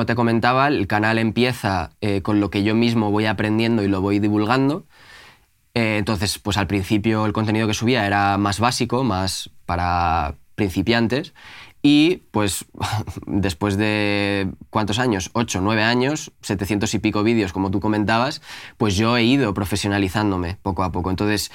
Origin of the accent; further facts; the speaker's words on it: Castile and León, Spain; now in Madrid, Spain; yo no soy de Madrid, yo soy de un pueblo de León que tiene 900 habitantes.